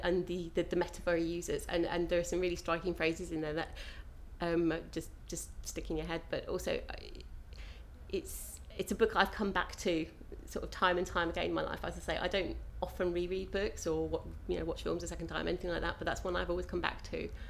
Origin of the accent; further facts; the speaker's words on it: Maidstone, South East England, United Kingdom; My age is 38. Had a birthday recently, have to think about it. And I come from Maidstone in Kent.